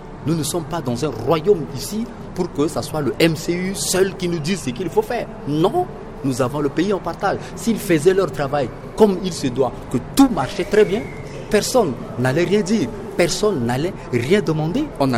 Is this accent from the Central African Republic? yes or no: yes; Central African Republic; nous sommes tous des Centrafricains. Il n'y a aucun étranger dans les Zingobiani. Nous sommes chez nous.